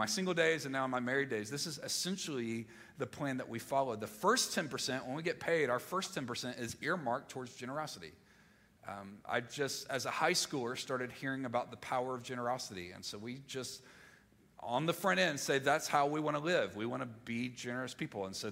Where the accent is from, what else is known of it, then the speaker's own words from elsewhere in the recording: Mississippi, United States; I'm from Mississippi. I need something simple.